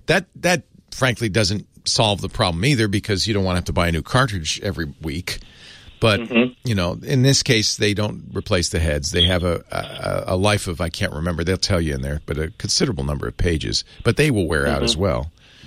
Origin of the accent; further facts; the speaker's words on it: Santa Cruz, California, United States; I grew up in Santa Cruz. My dad was a professor there.